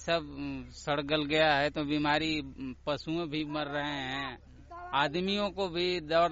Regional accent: Dhohra, Uttar Pradesh, India; हम गाजीपुर जिला के रहने वाले हैं, ग्राम ढोहरा कोष्टक में रहते हैं।

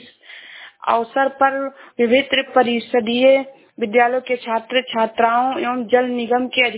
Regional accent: Uttar Pradesh, India; मैं जिला श्रावस्ती से हूँ।

